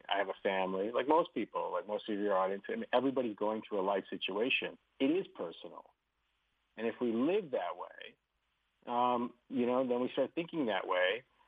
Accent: Seattle, Washington, United States; I'm from the Seattle area, and, you know, I've known a lot of people that work at Starbucks

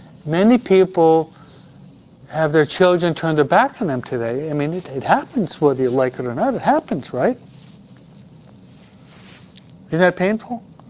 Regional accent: New York, United States; Simply my pace is, I'm a New Yorker, and it's difficult to overcome

